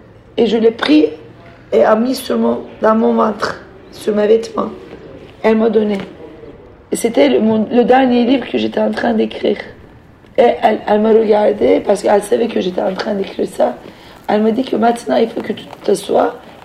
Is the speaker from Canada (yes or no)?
no; Turkey; moved away; je suis partie de Turquie du jour au lendemain avec un petit sac, sans rien amener avec moi.